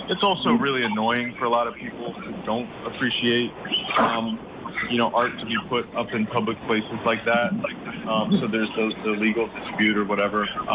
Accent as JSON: {"language": "English", "town": "Brooklyn", "region": "New York", "country": "United States", "tie": "born or raised there", "said": "I grew up in Brooklyn, yep."}